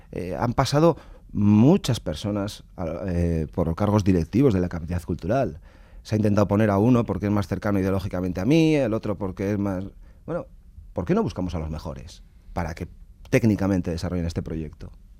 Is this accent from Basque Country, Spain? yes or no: yes; Basque Country, Spain